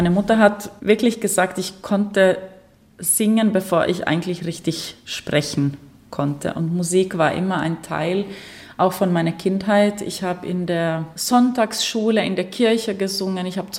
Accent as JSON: {"language": "German", "region": "Ostrobothnia", "country": "Finland", "tie": "born or raised there", "also_born_or_lived": "Vaasa", "second_language": "German", "said": "Ich komme wirklich aus dem Land, oder wie sagt man, aus einem Landleben. Also ich bin in einer Kleinstadt geboren, in Vasa."}